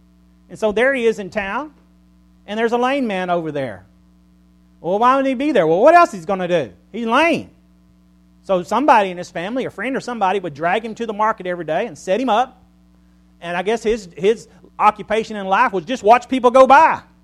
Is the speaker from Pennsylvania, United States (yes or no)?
no; Silsbee, Texas, United States; When I was growing up in Silsbee, Texas, I knew that guy.